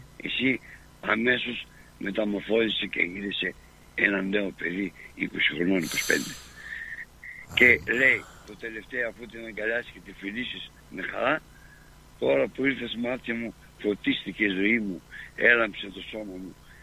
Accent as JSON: {"language": "Greek", "country": "Greece", "said": "αγαπάω την πατρίδα μου, αγαπάω την Ελλάδα μου"}